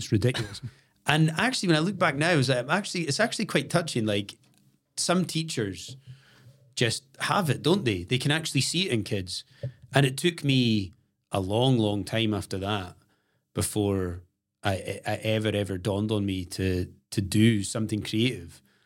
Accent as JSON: {"language": "English", "region": "Scotland", "country": "United Kingdom", "tie": "born or raised there", "said": "growing up in the Highlands"}